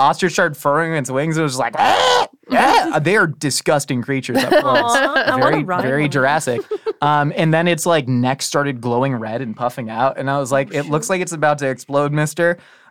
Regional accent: California, United States; like I love Mexican food growing up in Southern California.

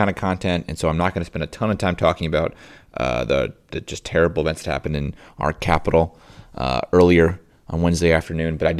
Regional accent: Indianapolis, Indiana, United States; now in Tennessee, United States; I'm from Indianapolis, but I work as a journalist in a small Tennessee town.

